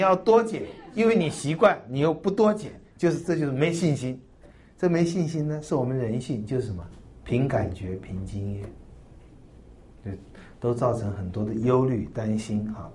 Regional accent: China; 对，我们中国人这套最会了，都存一大堆的存粮

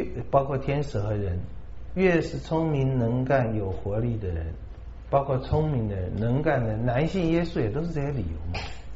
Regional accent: China; 那个目标对我们中国人，对全世界所有没有安全感的人

